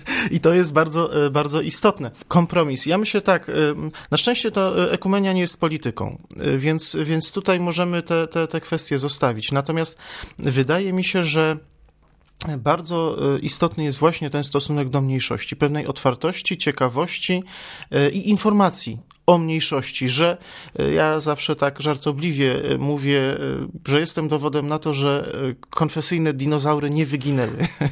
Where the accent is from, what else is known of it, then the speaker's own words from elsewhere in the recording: Odolanów, Greater Poland Voivodeship, Poland; Ja pochodzę z małej miejscowości w południowej Wielkopolsce, z Odolanowa dokładnie. I zawsze byłem skonfrontowany jako ewangelik z urodzenia z moimi rzymskokatolickimi rówieśnikami.